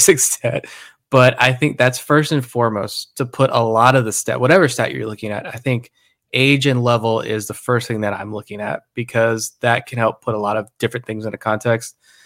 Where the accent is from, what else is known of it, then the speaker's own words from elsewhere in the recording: Suffolk, Virginia, United States; And I grew up in Suffolk. So again, Suffolk known for peanuts